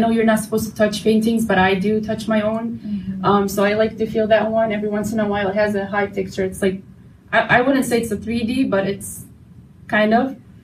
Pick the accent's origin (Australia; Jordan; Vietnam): Jordan; moved away; So I came from Jordan 7 years ago, but I've been always doing art all my life because also my mom is an artist.